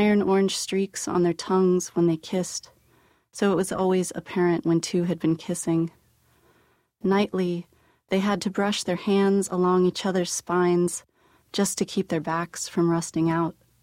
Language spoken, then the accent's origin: English; Youngstown, Ohio, United States; And I'm from Youngstown, Ohio, which is situated right there between Cleveland and Pittsburgh. So Youngstown was an old steel town, which means in the 70s, when industry started to decline, they became part of the Rust Belt.